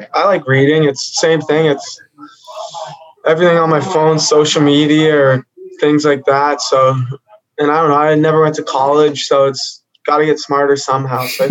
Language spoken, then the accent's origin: English; United States; of course, I'm an American. I grew up loving USA Hockey. I played with USA Hockey all through the ranks